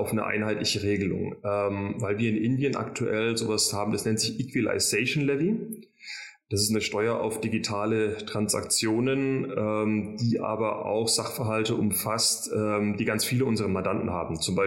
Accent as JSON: {"language": "German", "region": "Bavaria", "country": "Germany", "said": "Also als Franke"}